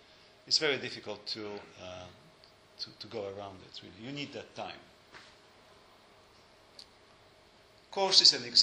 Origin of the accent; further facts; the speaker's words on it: Lublin, Lublin Voivodeship, Poland; English is a second language; My family comes from a neighborhood of Radom. I grew up in Lublin, and I think that's maybe that's true.